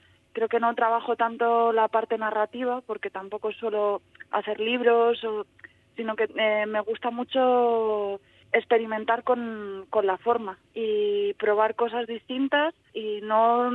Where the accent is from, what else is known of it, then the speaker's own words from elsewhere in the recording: Community of Madrid, Spain; en Palencia, esto me toca explicarlo siempre, estuve como 2 o 3 días. Entonces, es más el sitio que figura en mi DNI y donde voy a pasar la Navidad, pero el resto soy muy madrileña.